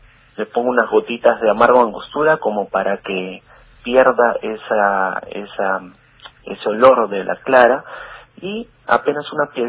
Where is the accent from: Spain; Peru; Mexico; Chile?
Peru; Lima; moved away as an adult; now in Buenos Aires, Argentina; Yo soy de Lima.